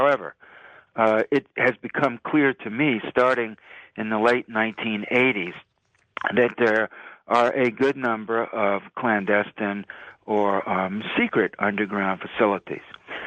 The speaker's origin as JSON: {"language": "English", "country": "United States", "said": "not just in the United States, but since we're American and it's not easy to find out what's happening"}